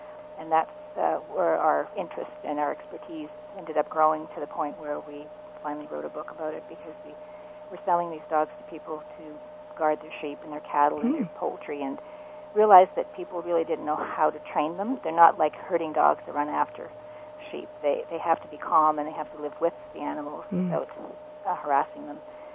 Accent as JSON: {"language": "English", "town": "Sudbury", "region": "Ontario", "country": "Canada", "tie": "born or raised there", "said": "I'm from Sudbury, Ontario, originally, where I was born, we had a very strong, vibrant Ukrainian community there, and so I was bathed in stories of all these people. They were all immigrants and, new immigrants, so that's the kind of community that I was brought up"}